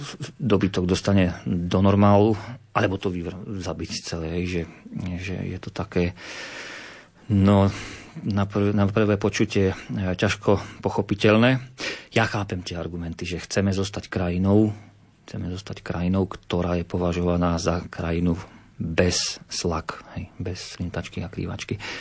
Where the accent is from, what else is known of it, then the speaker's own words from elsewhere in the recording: Žilina Region, Slovakia; Ja bývam na hraniciach, ja som z Oravy teda, bývam v blízkosti štátnej hranice s Poľskou republikou.